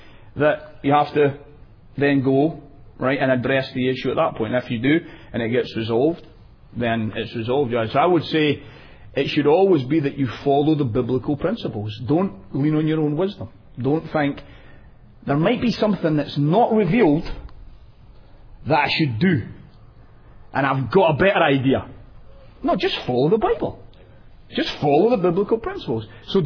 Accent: Scotland, United Kingdom; now in California, United States; as a Scotsman, particularly coming into California

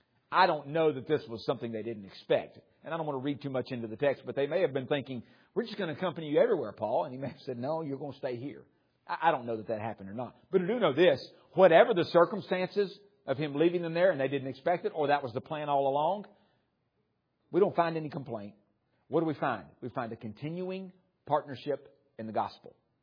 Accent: the South, United States; you're in the Northwest or in the Midwest. I'm from the South.

